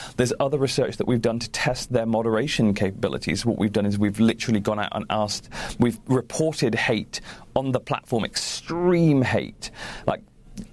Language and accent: English; United Kingdom; We do have a British office as well, and clearly I'm British.